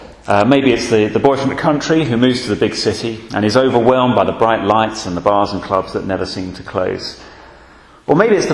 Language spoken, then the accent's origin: English; London, United Kingdom; I remember as I was growing up in North London, occasionally you'd see houses that still had air raid shelters left over from the war